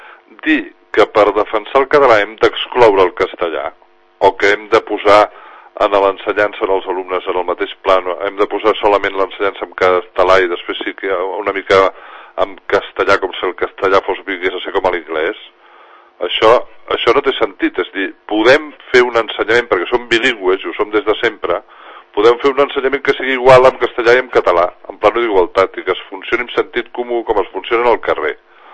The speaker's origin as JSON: {"language": "Catalan", "region": "Catalonia", "country": "Spain", "said": "Jo com a català"}